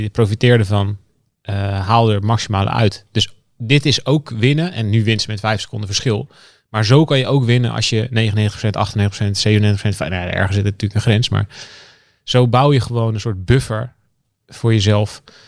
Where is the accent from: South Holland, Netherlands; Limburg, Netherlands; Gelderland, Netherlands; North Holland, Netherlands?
North Holland, Netherlands; Heerhugowaard; Ja, we komen uit heer Hugo Waard.